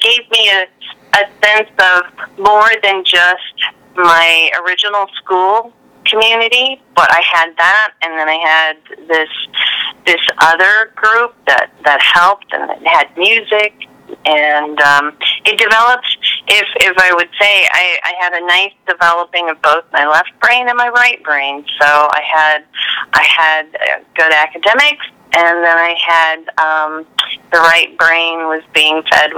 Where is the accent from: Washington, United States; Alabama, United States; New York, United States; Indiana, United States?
Indiana, United States; Cicero; born there; Well, I was born right where I live, here in Indiana, Cicero. I live on a farm in a little farming community.